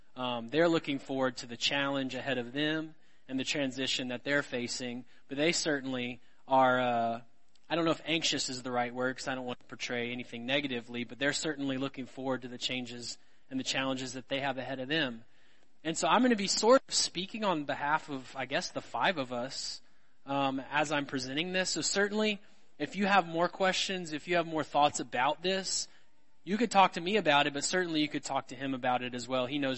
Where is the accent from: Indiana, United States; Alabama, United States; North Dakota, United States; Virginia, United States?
Alabama, United States; I grew up in Alabama. My wife's from Mississippi.